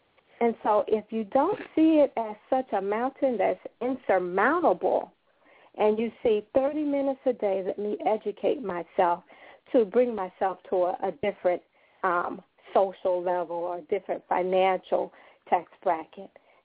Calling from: Miami, Florida, United States; I'm calling in. … I'm calling in from Miami, Florida.

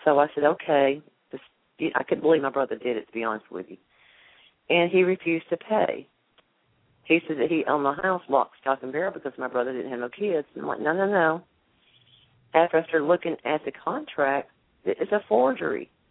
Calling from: Alabama, United States; I'm calling from Alabama.

